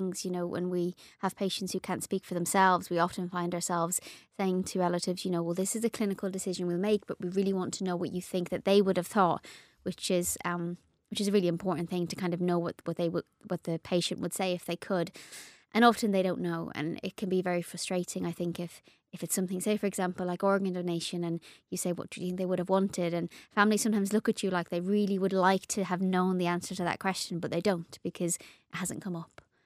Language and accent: English; Ireland; being Irish, I have a huge family